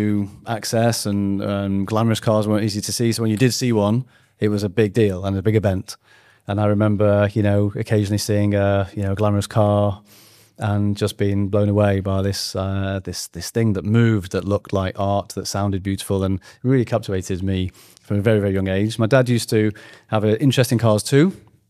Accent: Manchester, North West England, United Kingdom; So I was born in Manchester in 1980. And my mum was a staff nurse, my dad was an IT computer programmer, and very humble beginnings. We lived in North Manchester

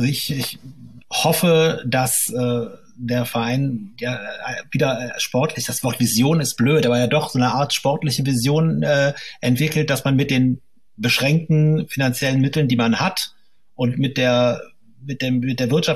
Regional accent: Mönchengladbach, North Rhine-Westphalia, Germany; Ja, ich komme ja selbst aus Mönchengladbach

